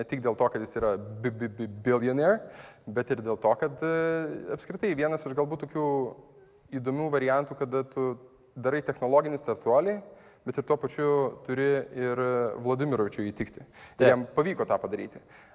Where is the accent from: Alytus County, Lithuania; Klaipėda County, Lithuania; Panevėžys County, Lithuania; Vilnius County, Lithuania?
Alytus County, Lithuania; Alytus; born there; also born or lived in Kaunas; Bet parašyta Alytuje ir labai įdomu, kad tiesiog gimiau Alytaus ligoninėje dėl to, kad Kauno ligoninėje, kur tada tėvai gyveno, buvo, tiesiog nebuvo vietų priimti.